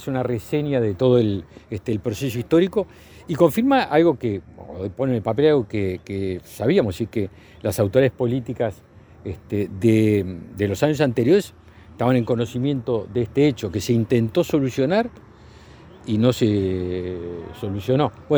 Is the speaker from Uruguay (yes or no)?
yes; Uruguay; Y a mí como ministro me da orgullo, como uruguayo también, de sentir esta comunidad